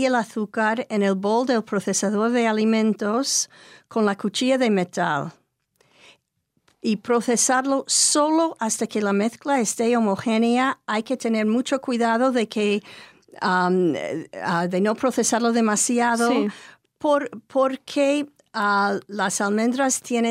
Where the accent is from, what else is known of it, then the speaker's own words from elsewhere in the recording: United States; Spanish is a second language; En mi pueblo de Estados Unidos es muy típico